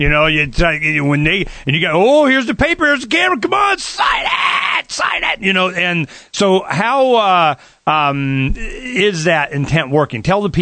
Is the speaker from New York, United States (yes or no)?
no; Keene, New Hampshire, United States; now in Phoenix, United States; in Phoenix, Arizona. I am from Keene, New Hampshire.